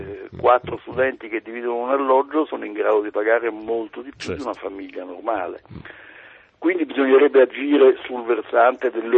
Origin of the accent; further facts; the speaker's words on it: Venice, Veneto, Italy; Io vengo da Venezia, vivo a Venezia, Venezia è una città ormai 70.000 abitanti